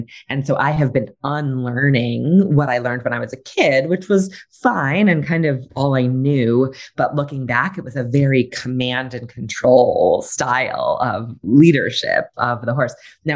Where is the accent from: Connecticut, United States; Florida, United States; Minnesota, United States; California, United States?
Connecticut, United States; Hartford; We grew up in Hartford, Connecticut, which with all love and respect is kind of a shitty New England city